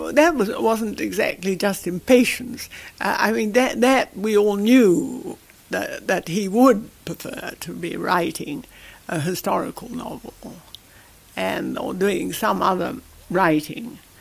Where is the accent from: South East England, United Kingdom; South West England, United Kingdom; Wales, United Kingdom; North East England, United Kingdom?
South East England, United Kingdom; Crowborough; Oh, I grew up at Crowborough in Sussex, which was my father and mother's house.